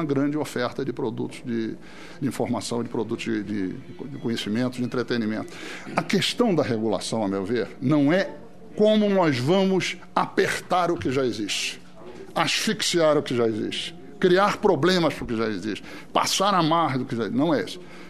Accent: Rio de Janeiro, Brazil; Eu sou do Rio de Janeiro. Quando eu era garoto, tinha 20 e tantos jornais no Rio de Janeiro.

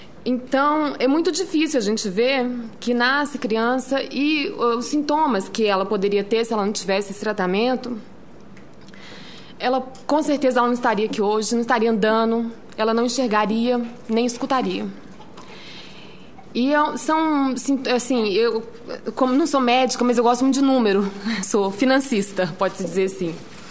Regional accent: Minas Gerais, Brazil; como mineira, sou mineira também

